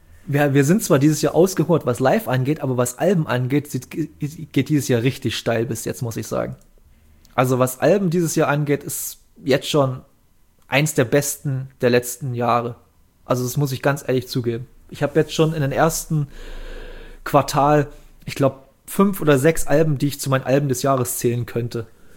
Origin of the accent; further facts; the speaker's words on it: East Germany, Germany; ich komme hier aus dem Osten